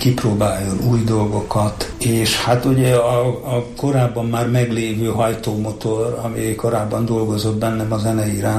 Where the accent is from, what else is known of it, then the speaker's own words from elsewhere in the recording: Romania; ott a pánciumban, ahol én felnőttem, ott mindenki magyarul beszélt. Úgy nőttem fel, hogy bizonyos koromban nem is tudatosult, hogy mi nem Magyarországon élünk, hanem Romániában.